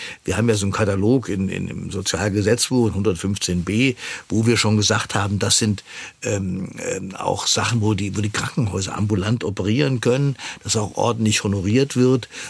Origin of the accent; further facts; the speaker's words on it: Hesse, Germany; ich komme aus Nordhessen